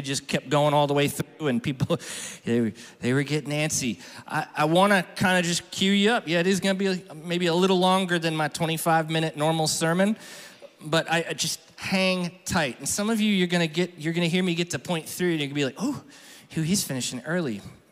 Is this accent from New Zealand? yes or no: no; Fellsmere, Florida, United States; I'm from Fellsmere, y'all.